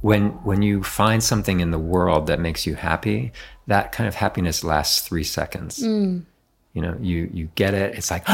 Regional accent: Washington, District of Columbia, United States; now in New York, United States; I grew up in Washington, and it's a company town for the government.

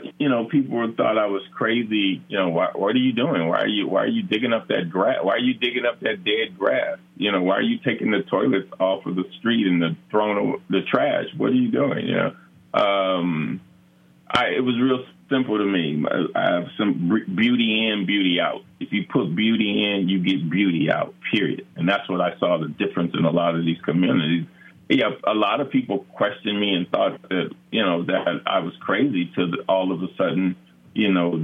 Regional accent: Los Angeles, California, United States; growing up in South Central and seeing availability and then, you know, you had to go to other neighborhoods to get healthy food

